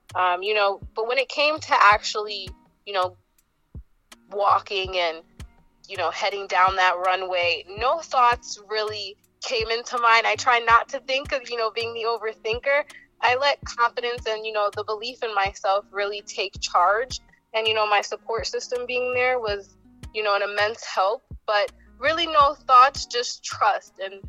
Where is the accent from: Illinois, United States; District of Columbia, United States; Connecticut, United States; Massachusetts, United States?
Connecticut, United States; as you introduced me, and I'm from Connecticut.